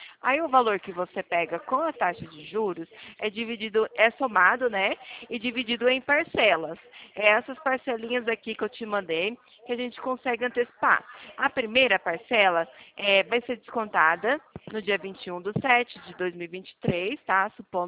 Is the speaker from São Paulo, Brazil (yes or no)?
yes; Ribeirão Preto, São Paulo, Brazil; Eu sou aqui do estado de São Paulo, de Ribeirão Preto.